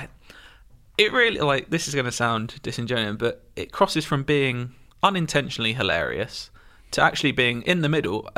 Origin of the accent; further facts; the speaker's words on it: London, United Kingdom; I'm a Londoner. Embankment, Big Ben, cab drivers.